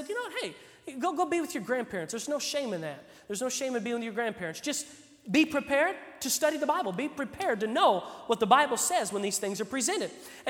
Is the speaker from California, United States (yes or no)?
no; Arkansas, United States; because remember, we grew up in Arkansas, or as it says in Arkansas, Arkansas.